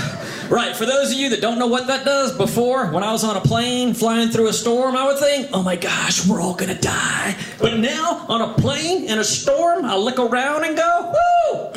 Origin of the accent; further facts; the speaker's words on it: United States; I was raised in America, true story, but my father, check it out, Italian